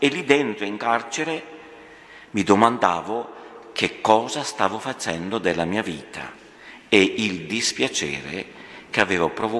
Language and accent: Italian; Cremona, Lombardy, Italy; sono di Cremona.